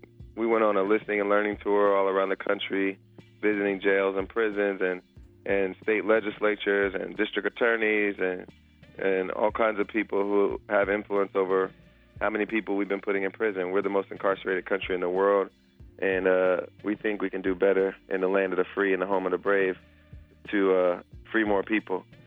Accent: Ohio, United States; I'm going to my home state of Ohio.

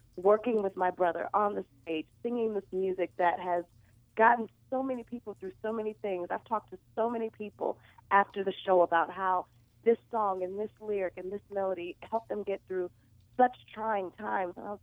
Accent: Detroit, Michigan, United States; my BFA from Wayne State, a university in Detroit, which is my hometown. Shout out to the D.

